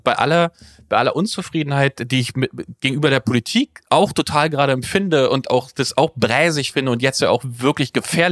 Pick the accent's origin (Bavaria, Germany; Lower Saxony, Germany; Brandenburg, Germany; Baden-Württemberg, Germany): Brandenburg, Germany; Frankfurt; born there; Also, natürlich, ich bin geboren in Frankfurt-Oder.